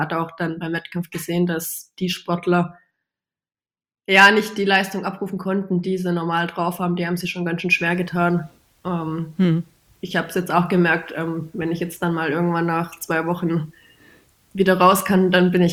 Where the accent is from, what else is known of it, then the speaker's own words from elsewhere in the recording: Germany; Es ist für uns auch der allererste Weltcup überhaupt in Deutschland. Dann quasi noch in meiner Heimat